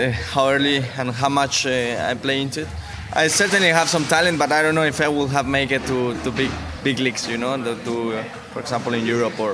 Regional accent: Mexico; I'm from Mexico, so for me, the best place to spend holiday is in Vallarta, in Mexico.

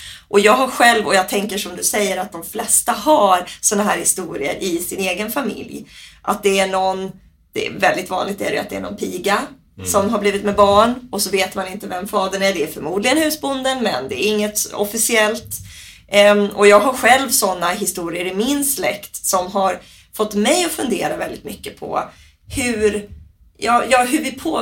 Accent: Sweden; Jag är otroligt svensk. Men jag upptäckte till exempel att jag har spanska rötter.

